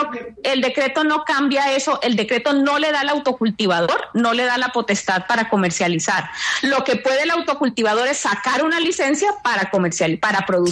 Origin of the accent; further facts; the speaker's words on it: Colombia; La mayoría de los licenciatarios somos colombianos de a pie